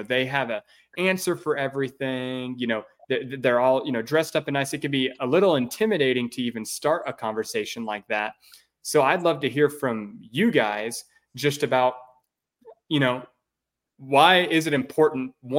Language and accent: English; North Carolina, United States; I mean, I'm from North Carolina, and I literally did not know what a Mormon was, never met one, never even heard of one until I was 19.